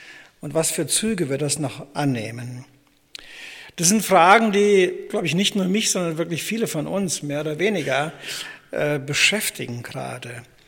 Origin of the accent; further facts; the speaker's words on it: Lixfeld, Hesse, Germany; meine Heimat ist Lixfeld, damals in meiner Jugendzeit